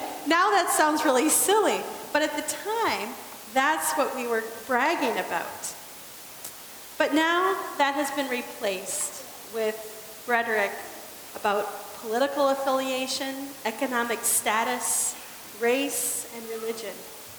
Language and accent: English; United States; Now, we Americans wouldn't know anything about competition, would we? I mean, it's almost as American as apple pie, am I right?